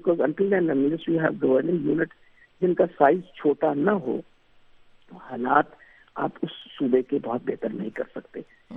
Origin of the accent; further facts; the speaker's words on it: Punjab, Pakistan; but I don't belong to Khyber Pakhtunkhwa, میں پنجاب کی ہوں